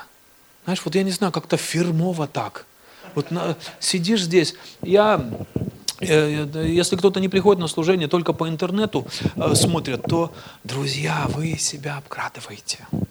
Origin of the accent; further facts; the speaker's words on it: Belarus; Я приехал из Беларуси … Мне 44 года.